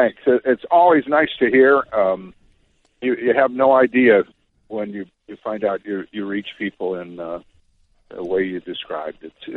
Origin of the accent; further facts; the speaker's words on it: Detroit, Michigan, United States; now in California, United States; I was from Detroit and moved out in 48 to California.